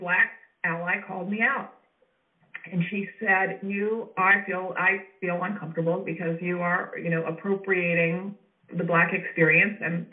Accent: New York City, New York, United States; I mean, a lot of New York City, my hometown, just started an anti-ageism campaign.

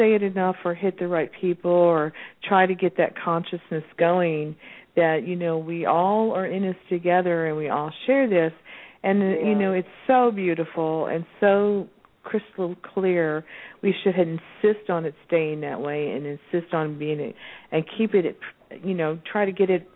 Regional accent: California, United States; born there; I was born in California, but Southwest Florida is really where I learned how

